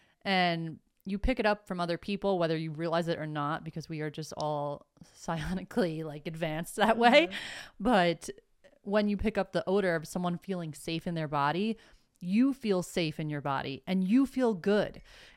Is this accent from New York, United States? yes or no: yes; New York, United States; And maybe it's New York, especially. I'm from New York, and we just fucking say it how it is.